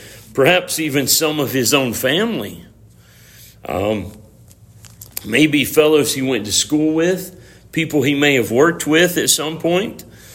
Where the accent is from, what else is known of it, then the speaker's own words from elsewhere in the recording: United States; Well, I can tell you, as an American, that it would hurt me the most to think that trouble would come to my neighborhood from my neighbors.